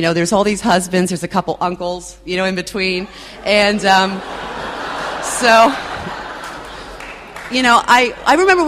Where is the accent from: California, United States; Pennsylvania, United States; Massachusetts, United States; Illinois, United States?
Pennsylvania, United States; East Berlin; I grew up in East Berlin, Pennsylvania, which, you know, you need a magnifying glass to find that one on the map, but it's really lovely.